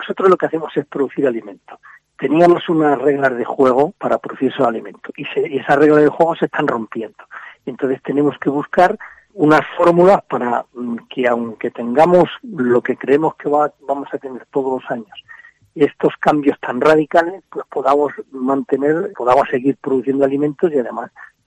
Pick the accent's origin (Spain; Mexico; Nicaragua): Spain; en España llevamos ya años. ¿Por qué? Pues porque estamos aquí, somos el sur de Europa y estamos aquí ya sufriéndolo hace años.